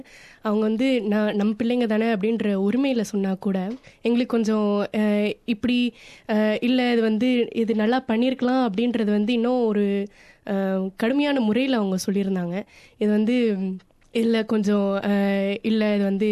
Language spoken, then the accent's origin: Tamil; Mamsapuram, Tamil Nadu, India; என்னோட கிராமம், நான் பிறந்து வளர்ந்தது எல்லாமே ஒரு கிராமத்தில் தான், மம்சாபுரம் அப்படின்னு சொல்லிட்டு.